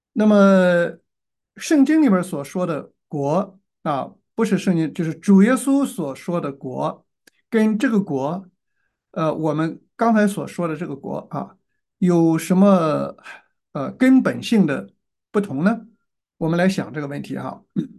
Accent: China; 所以，这个对于我们中国人啊，对于天和神啊

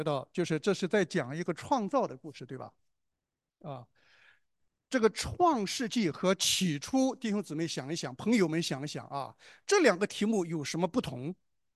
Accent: China; 当我们提到这个名字的时候，我们中国人的脑筋里边，我小的时候啊，一提到上帝

